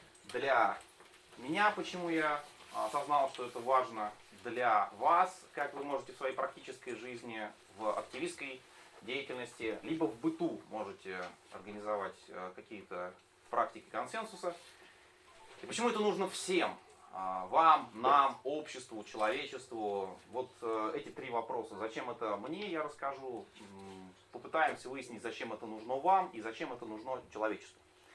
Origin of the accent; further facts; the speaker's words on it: Nizhny Novgorod, Nizhny Novgorod Oblast, Russia; Я из Нижнего Новгорода.